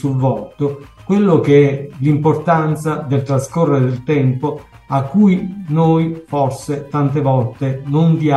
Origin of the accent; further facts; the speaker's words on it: Lauria, Basilicata, Italy; anche dalle nostre parti, al sud, anche qui nella mia Lauria